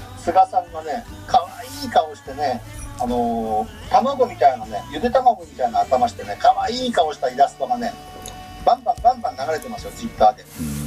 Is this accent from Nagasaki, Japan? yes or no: no; Kanagawa, Japan; 菅首相はね、私の地元の神奈川県選出なんですよ。